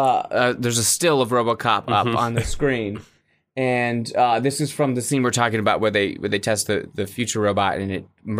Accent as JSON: {"language": "English", "town": "Kalamazoo", "region": "Michigan", "country": "United States", "said": "I'm from Kalamazoo, Michigan, but Detroit was the closest city"}